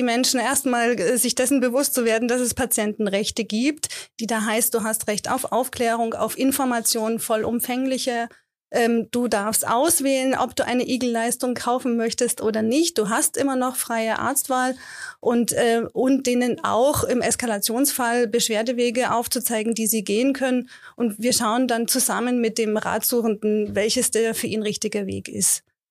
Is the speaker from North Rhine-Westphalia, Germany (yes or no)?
no; Munich, Bavaria, Germany; als Münchner verstehe ich vielleicht einen Arzt in Schwaben auch nicht, wenn der im Dialekt loslegt.